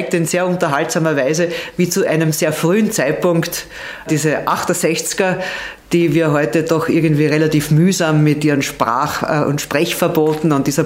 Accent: Lower Austria, Austria; Seebahn ist meine engste Heimat, dann kommt Niederösterreich, bin ich Österreicher.

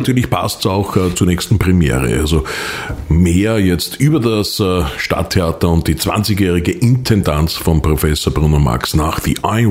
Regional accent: Mödling, Lower Austria, Austria; Ich erinnere mich noch an meine Kindheit als Schüler in Mödling.

